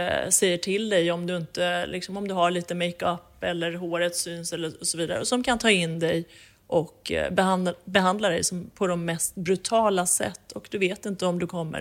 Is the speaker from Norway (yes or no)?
no; Iran; now in Sweden; det här är min plikt som iranier och som medmänniska att faktiskt vara en röst för dem som just nu inte har en röst